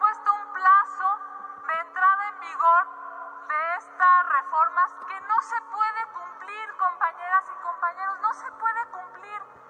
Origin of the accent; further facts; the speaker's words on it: Mexico City, Mexico; soy de la Ciudad de México. He vivido y militado en la Ciudad de México y lo he visto desde que era jefe de gobierno.